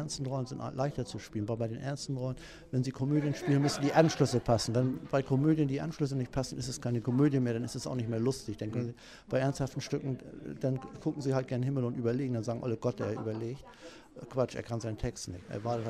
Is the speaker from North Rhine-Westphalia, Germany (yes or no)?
no; Schleswig-Holstein, Germany; now in Kiel, Germany; Ich komme zum Beispiel aus Dithmarschen, da hört man doch manchmal raus, dass ich halt aus Dithmarschen bin